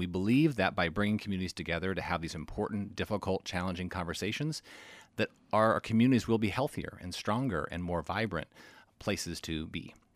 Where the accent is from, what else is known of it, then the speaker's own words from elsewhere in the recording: Utqiagvik, Alaska, United States; I'm originally from Barrow, or it's named now Utqiagvik. And so rural communities is something that I've grown up in and been a part of my whole life.